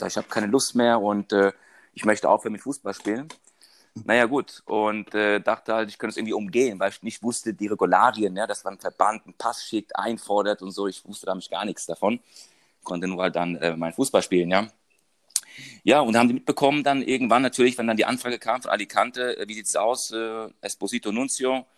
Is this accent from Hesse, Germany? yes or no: yes; Frankfurt, Hesse, Germany; born there; und 53 Jahre jung. Und ja, was soll ich erzählen? Geboren bin ich in Frankfurt, also höchster Junge, und bin gebürtiger Italiener aus Neapel.